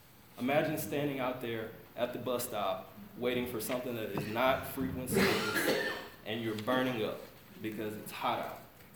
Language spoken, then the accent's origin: English; Houston, Texas, United States; I'm from Houston, and I've sat through Katrina, and I've sat through multiple.